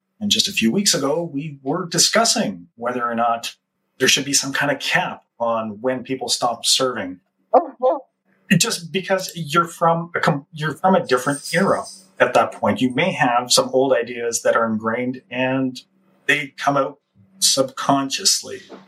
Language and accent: English; Canada; we don't have that many hyphens in Canada. I mean, there are groups that choose to identify differently, but we don't label it. We're Canadian.